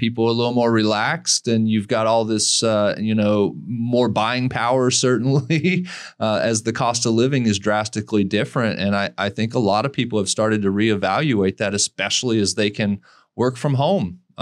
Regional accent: Southeast, United States; I grew up back east in the Southeast when I was a kid.

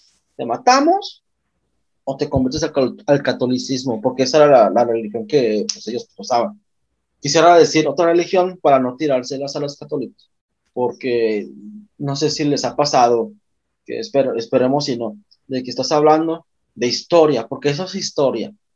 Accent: Mexico; como mexicanos que somos

